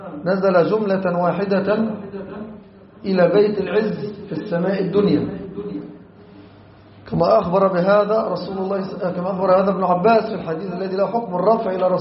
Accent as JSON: {"language": "Arabic", "country": "Egypt", "said": "وأصرف عنا وعن بلادنا مصر الفتنة ما ظهر منها وما بطن"}